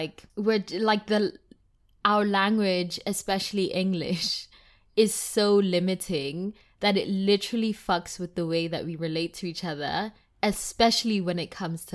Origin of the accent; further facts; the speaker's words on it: South Africa; as a South African, and, like, in South Africa, we have 11 different languages. And generally, if you're from Johannesburg, you either know, like, most or you can speak most of the languages. And so, like, for example, for me, I'm Tswana